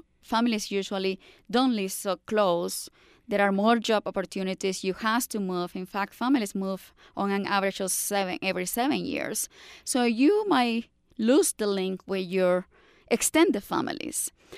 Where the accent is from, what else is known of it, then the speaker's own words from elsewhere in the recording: Costa Rica; I mean, like, I'm from Costa Rica. We don't have the practice of putting all elderly parents in the nursing home.